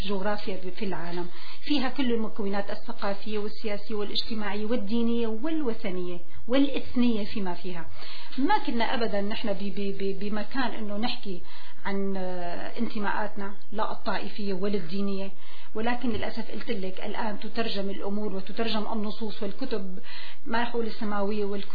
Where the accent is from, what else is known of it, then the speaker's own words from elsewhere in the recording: Syria; أنا ما بقدر كسورية شوف سوريا